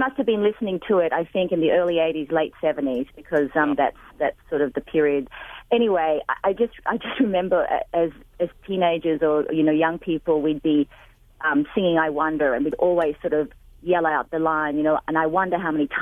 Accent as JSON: {"language": "English", "country": "Australia", "tie": "born or raised there", "said": "And I grew up in Australia and I had that album."}